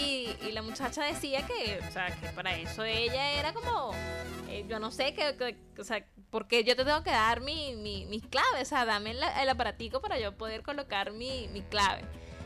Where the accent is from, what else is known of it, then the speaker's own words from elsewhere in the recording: Venezuela; a nosotros como venezolanos